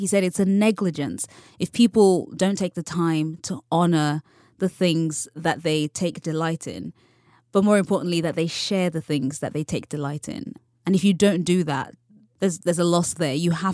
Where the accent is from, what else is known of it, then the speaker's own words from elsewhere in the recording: United Kingdom; Because I'm still British. I can't help that.